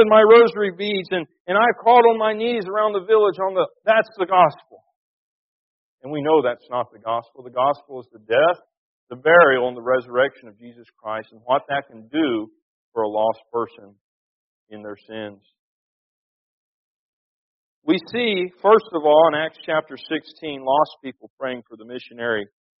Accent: Florida, United States; I grew up in Florida. I was in a running feud with boys from Alabama

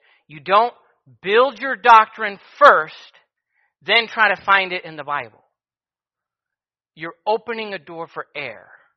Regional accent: Petoskey, Michigan, United States; now in Anchorage, United States; I was born in Petoskey, Michigan. It'll never change. I will always have been born in Petoskey, Michigan. Now that I live in Anchorage, Alaska, Palmer, wherever I'm at, it doesn't change the fact that I'm still from Petoskey, Michigan.

